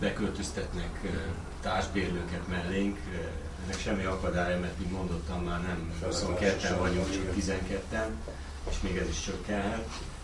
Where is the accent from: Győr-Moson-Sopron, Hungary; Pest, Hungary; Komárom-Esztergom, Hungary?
Komárom-Esztergom, Hungary; Tatabánya; Egyébként Tatabányáról jöttem.